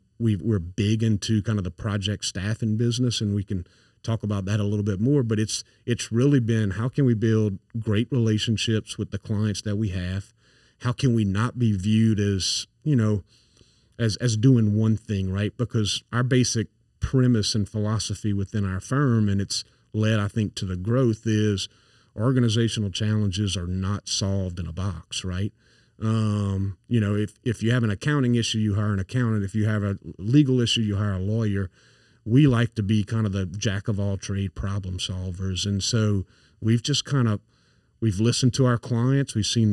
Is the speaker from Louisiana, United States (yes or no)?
yes; Louisiana, United States; accent: thick accent; I grew up in St. Landry Parish, so I've got a thick accent, especially if I drink a few more of these beers.